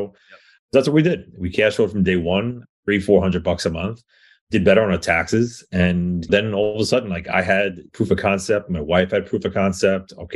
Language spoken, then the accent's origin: English; New York, United States; I'm from New York, right?